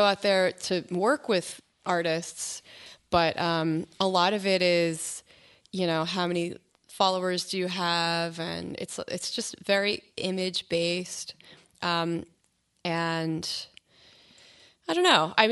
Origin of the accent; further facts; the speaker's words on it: Swampscott, Massachusetts, United States; So I grew up in Swampscott and doing theater and singing in my cousin's band.